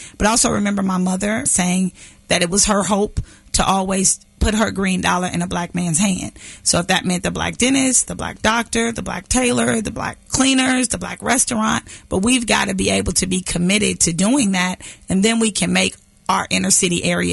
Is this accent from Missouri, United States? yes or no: yes; Kansas City, Missouri, United States; Well, I'm from Kansas City. I'm a lifelong native.